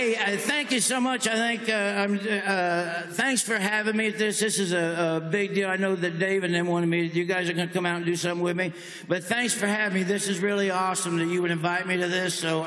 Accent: Nebraska, United States; I come from Nebraska, and I'm just a country kid from Nebraska that developed a character

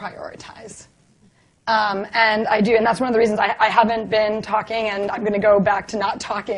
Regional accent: Wisconsin, United States; You know, I'm from Wisconsin, and in Wisconsin, you know, there's all kinds of different people

